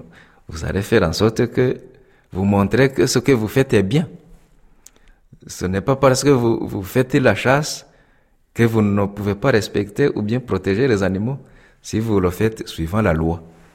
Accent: Rwanda; accent: Rwandan; Même les gens disent, ah, vous avez un accent. Ce qui est normal, j'ai un accent rwandais.

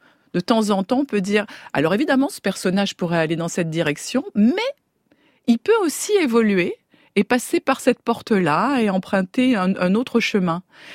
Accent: Nice, Provence-Alpes-Côte d'Azur, France; je me souviens que quand j'étais à Nice, je suis niçoise

